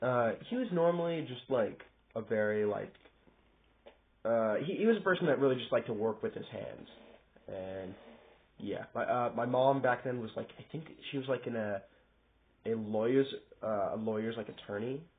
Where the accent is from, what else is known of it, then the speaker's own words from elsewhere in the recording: Grover Beach, California, United States; Where I grew up? Grover Beach.